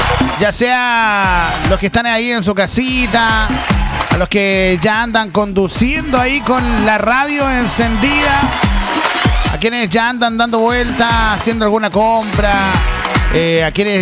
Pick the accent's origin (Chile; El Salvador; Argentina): Chile; esta linda cruzada que tanto nos identifica como chilenos